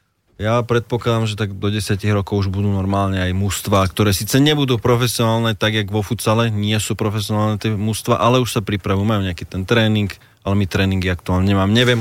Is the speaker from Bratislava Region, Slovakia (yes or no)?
yes; Bratislava, Bratislava Region, Slovakia; som Bratislavčan.